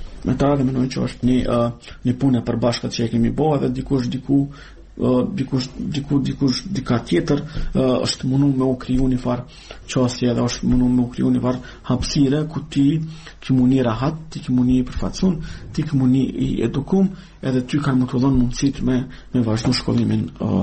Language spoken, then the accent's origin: Albanian; Kosovo; Ne, si Kosovar, si pjesëtar të komuniteteve në Ashkali dhe Gjipjan